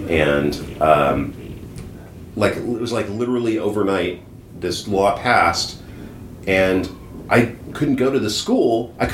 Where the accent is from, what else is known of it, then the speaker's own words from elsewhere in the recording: California, United States; Yeah, Northern California is where I'm from. I'm from California, kind of like in general, like and like Hollywood and Pasadena, and then Northern California